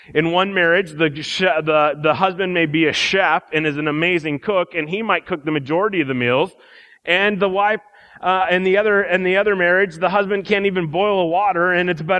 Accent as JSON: {"language": "English", "region": "Midwest", "country": "United States", "tie": "born or raised there", "said": "Because I grew up in the Midwest, and I worked for a bank"}